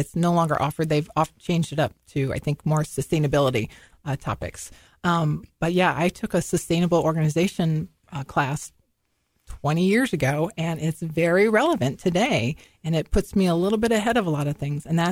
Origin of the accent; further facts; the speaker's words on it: Illinois, United States; moved away as an adult; now in New Hampshire, United States; Originally, I'm from Illinois. I'm a transplant here in New Hampshire. We moved up here.